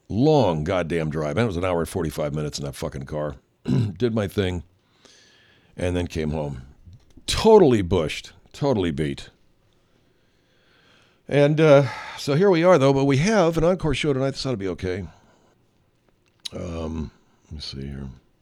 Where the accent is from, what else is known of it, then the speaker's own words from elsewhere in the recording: Los Angeles, California, United States; I liked growing up in Los Angeles, growing up in suburban Los Angeles, growing up in the suburbs.